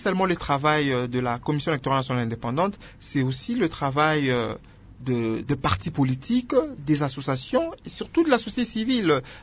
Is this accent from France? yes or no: no; DR Congo; Et nous, en tant que Congolais, en tant que jeunes